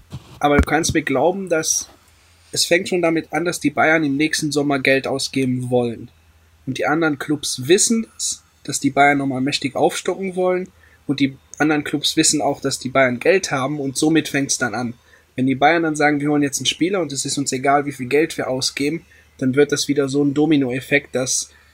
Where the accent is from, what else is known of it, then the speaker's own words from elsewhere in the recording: Luxembourg; da bin ich halt als Luxemburger Betroffener